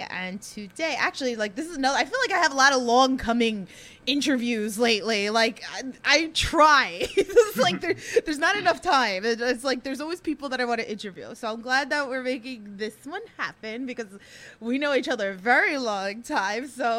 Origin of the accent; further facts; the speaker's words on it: Queens, New York, United States; accent: Queens; I know, like, my accent, like, that Queens accent is deep.